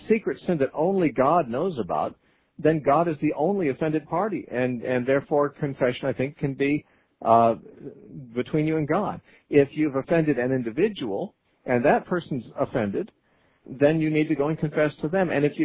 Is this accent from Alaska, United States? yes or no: no; Santa Cruz, California, United States; We're going to talk next to Robert, who's calling from Santa Cruz, California, my hometown.